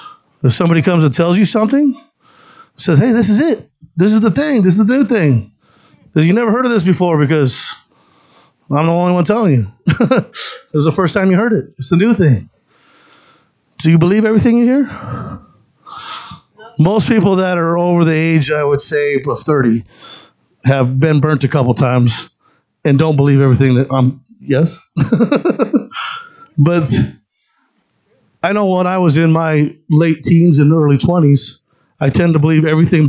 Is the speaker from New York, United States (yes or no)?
no; Apache Junction, Arizona, United States; just a real short testimony about me. I grew up here in Apache Junction, went to Apache Junction High School.